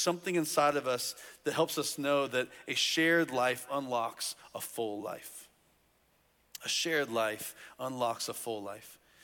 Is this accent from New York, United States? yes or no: no; Indiana, United States; 2 couples from my hometown in Indiana